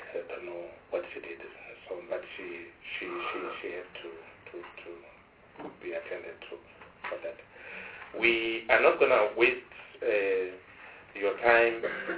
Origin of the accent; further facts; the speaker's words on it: South Africa; says Limpopo. It's not true. I am from South Africa.